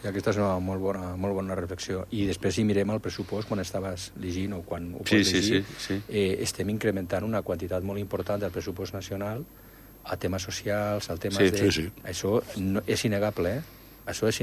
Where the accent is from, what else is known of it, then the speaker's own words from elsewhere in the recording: Andorra; jo personalment sota aquell barri de fa 60 anys, vull dir que és el meu barri, vull dir que les hem vist de totes, no? Però és que ara mateix, el que s'està fent a Andorra